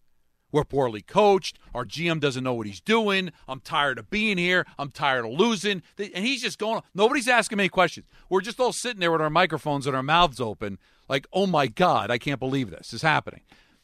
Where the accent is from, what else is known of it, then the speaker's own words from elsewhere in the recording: New Jersey, United States; go cover like a net game or a devil game because I was from New Jersey.